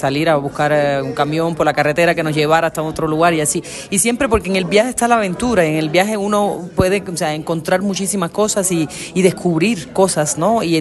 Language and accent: Spanish; Havana, Cuba; also born or lived in Rome / Paris / Lisbon; Yo crecí con la pasión del viaje, porque yo crecí en La Habana, soy de La Habana, pero mi madre es de Cienfuegos, que es en el centro de la isla, mi padre era de Santiago, que es en el extremo oriental de la isla.